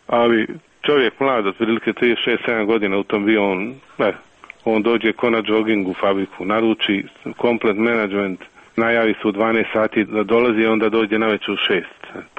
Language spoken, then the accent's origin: Serbian; Osijek, Osijek-Baranja County, Croatia; also born or lived in Prijedor; Kao i svima, nisam ja izuzetak, ja sam iz Osijeka, kad sam isjeran odem dole u rodni kraj, Prijedor.